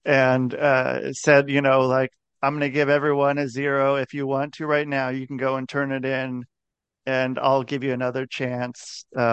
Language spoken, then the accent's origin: English; Oregon, United States; And I mean, yeah, I'm from Oregon. And I mean, so like with Oregon, you don't need to be proficient in reading, writing or math to be able to be advanced to the next grade anymore.